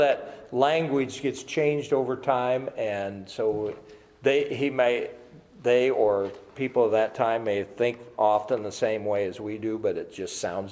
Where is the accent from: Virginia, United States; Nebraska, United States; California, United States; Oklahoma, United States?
Nebraska, United States; And we said, well, we're from Nebraska.